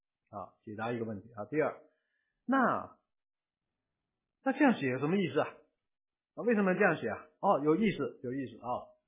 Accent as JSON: {"language": "Chinese", "country": "China", "said": "我们中国人写作啊，有没有格式的？有没有格式的？"}